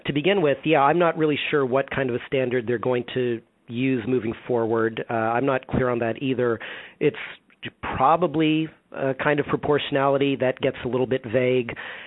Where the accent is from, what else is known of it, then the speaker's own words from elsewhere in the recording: Texas, United States; I'm from Texas, just like you, by the way, you really need your car to get to work.